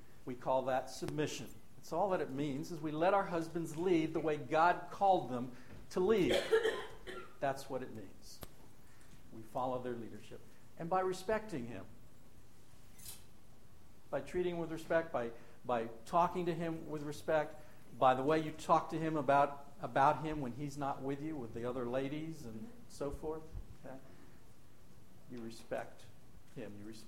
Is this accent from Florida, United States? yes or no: yes; Miami, Florida, United States; I grew up in Miami, and so I'm a big Dolphins fan.